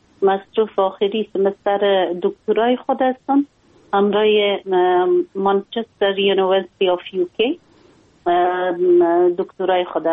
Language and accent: Persian; Afghanistan; ما یک خانم مسلمان هستم، از افغانستان هستم